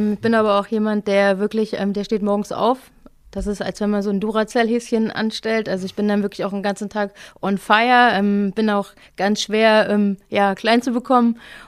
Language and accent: German; Kaufungen, Hesse, Germany; Nee, ich bin direkt in Kassel geboren. Bin da halt aufgewachsen, östlich von Kassel, in Kaufungen